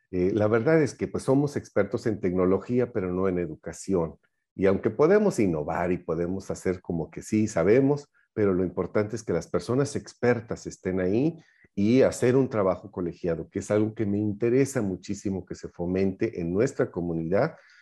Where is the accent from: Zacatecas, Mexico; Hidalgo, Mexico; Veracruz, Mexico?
Veracruz, Mexico; Les recuerdo que soy veracruzano